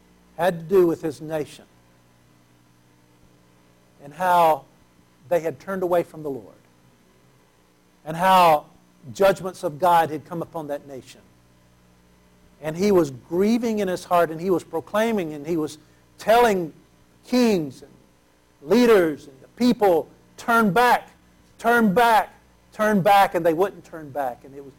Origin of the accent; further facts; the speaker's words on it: Mississippi, United States; Racism is horrible. I grew up in Mississippi.